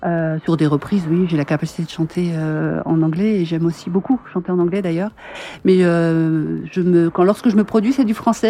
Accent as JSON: {"language": "French", "region": "Grand Est", "country": "France", "said": "je suis originaire de Moselle et j'habite là-bas."}